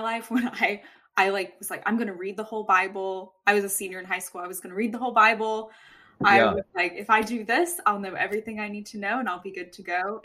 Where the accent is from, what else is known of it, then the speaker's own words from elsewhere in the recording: Fuquay-Varina, North Carolina, United States; I'm from Fuquay. I grew up in Fuquay, Varina.